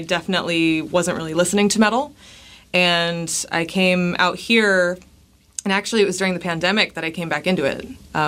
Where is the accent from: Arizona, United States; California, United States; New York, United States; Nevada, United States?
Arizona, United States; Chandler; No, I grew up in Arizona